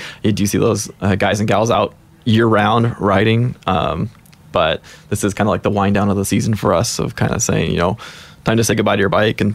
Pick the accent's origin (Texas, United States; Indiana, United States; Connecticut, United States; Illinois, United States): Illinois, United States; Chicago; now in Portland, United States; I moved to Portland about 10, 11 years ago and was just looking for, I came from Chicago, which wasn't really a great place to ride around or ride with groups.